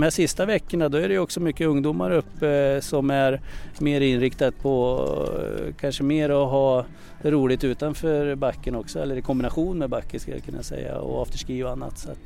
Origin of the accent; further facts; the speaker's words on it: Gävleborg County, Sweden; Då blir det nog att åka och hälsa på i mina hemtrakter, Hälsingland